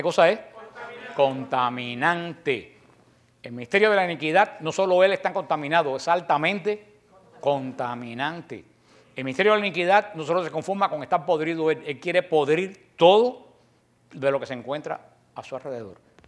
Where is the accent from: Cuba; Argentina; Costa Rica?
Cuba; yo me crié en Cuba, en pleno comunismo, en batalla contra la iglesia. Yo desde chiquito aprendí a defender la iglesia.